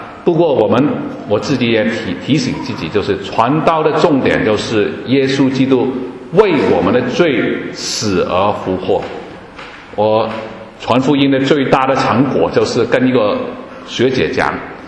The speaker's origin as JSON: {"language": "Chinese", "country": "Hong Kong", "said": "我就说我是从香港来的啊，"}